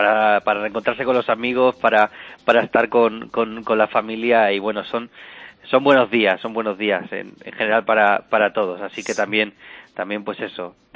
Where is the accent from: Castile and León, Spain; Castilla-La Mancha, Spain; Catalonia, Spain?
Castilla-La Mancha, Spain; Puertollano; Yo soy de Puerto Llano, de la comarca de Puerto Llano